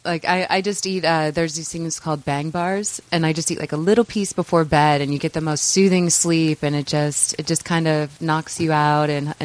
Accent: St. Louis, Missouri, United States; In St. Louis, Missouri. So middle of the country.

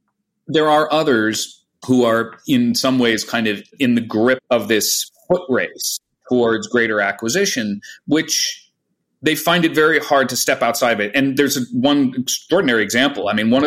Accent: Greenwich, Connecticut, United States; our neighbor who lived a few doors away when I was growing up in Greenwich.

